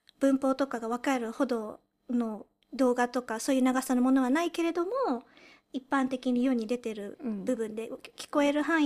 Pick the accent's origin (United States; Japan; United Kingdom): United Kingdom; 私たちとか、イギリスで育ったので